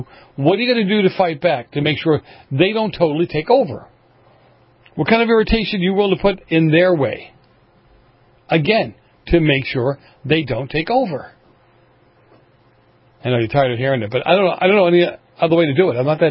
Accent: Boston, Massachusetts, United States; Where I grew up in Boston, we've had plenty of people on the show

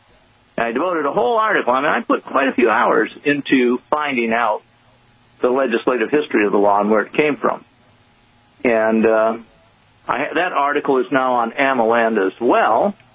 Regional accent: Wisconsin, United States; And I actually grew up under precursors to that law when I grew up in Wisconsin, you know, more than 50 years ago.

